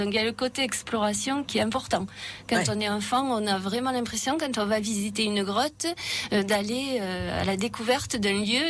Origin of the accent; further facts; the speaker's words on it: Alès, Occitanie, France; also born or lived in Canada; j'ai grandi à Alès. Toutes mes études, je les ai faites au lycée Jean-Baptiste Dumas à Alès. Et puis ensuite, je suis partie quelques années au Canada